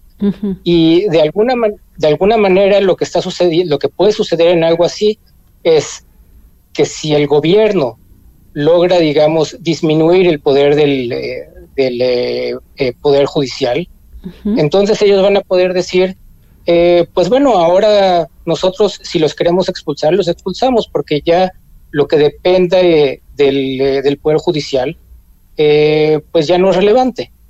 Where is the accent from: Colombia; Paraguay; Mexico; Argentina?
Mexico; now in Israel; Yo soy originalmente de México y llevo 33 años viviendo acá.